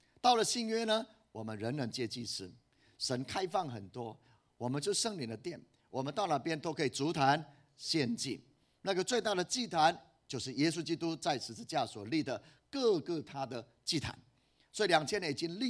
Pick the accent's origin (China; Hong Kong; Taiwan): Taiwan; Puli, Nantou County; 台湾真是如此，我的故乡埔里也是如此